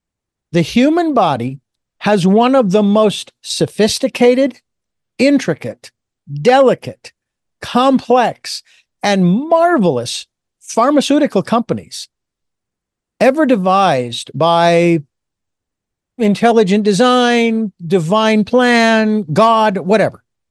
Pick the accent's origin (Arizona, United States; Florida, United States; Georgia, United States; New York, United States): Arizona, United States; Phoenix; I grew up in Phoenix, so not so wide open, but nonetheless, meeting all kinds of different people.